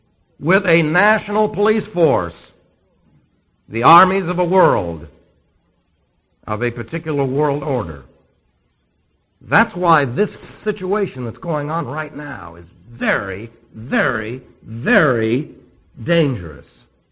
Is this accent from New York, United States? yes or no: yes; New York City, New York, United States; born there; Remember, I was born in New York City, but I have since given up my citizenship and joined the ranks of the Confederacy.